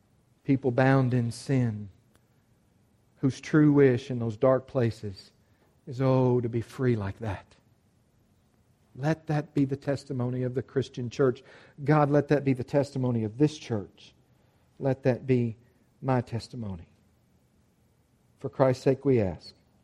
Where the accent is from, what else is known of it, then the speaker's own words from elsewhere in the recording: United States; Well, it's not because I'm an American, but it's a fitting way to say it, and I am an American.